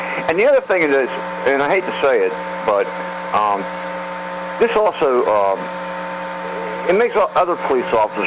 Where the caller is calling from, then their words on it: Maryland, United States; I'm from Maryland.